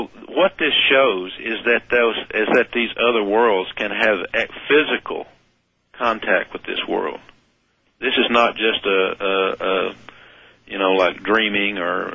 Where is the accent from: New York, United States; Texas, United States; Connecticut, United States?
Texas, United States; Of course, I'm from Texas, and I would hope they would also speak Spanish.